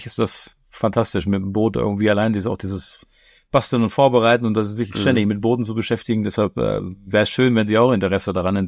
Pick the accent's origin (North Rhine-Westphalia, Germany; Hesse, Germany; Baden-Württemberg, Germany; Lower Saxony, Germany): Lower Saxony, Germany; Wolfsburg; Also ich bin in Wolfsburg groß geworden, mitten im Binnenland, weit weg vom Wasser.